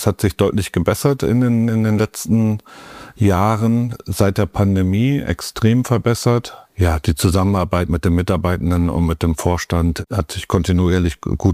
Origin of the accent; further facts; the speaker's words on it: North Rhine-Westphalia, Germany; born there; Also ich komme gebürtig aus Nordrhein-Westfalen, aus dem Kreis Wesel.